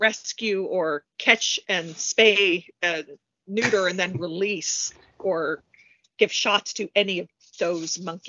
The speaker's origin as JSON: {"language": "English", "town": "Orlando", "region": "Florida", "country": "United States", "said": "from Orlando, Florida."}